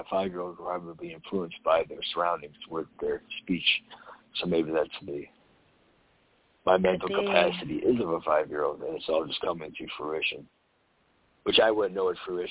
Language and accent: English; Florida, United States; Well, my response to that is I grew up in South Florida.